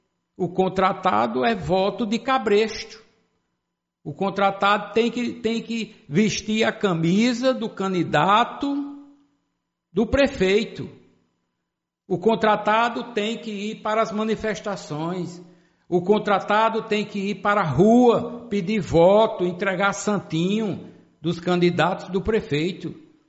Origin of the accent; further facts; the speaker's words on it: Condado, Paraíba, Brazil; como foi recentemente o caso lá da minha cidade, Condado